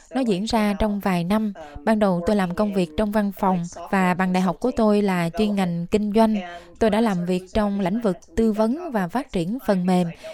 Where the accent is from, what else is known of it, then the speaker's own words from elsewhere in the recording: United States; Ba mẹ tôi từ Việt Nam sang Mỹ năm 1975 và tôi sinh ra ở Mỹ.